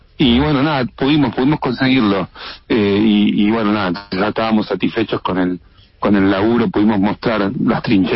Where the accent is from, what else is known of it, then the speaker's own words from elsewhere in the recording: Donetsk, Donetsk Oblast, Ukraine; yo vengo de Donetsk, de la frontera en el límite con Zaporilla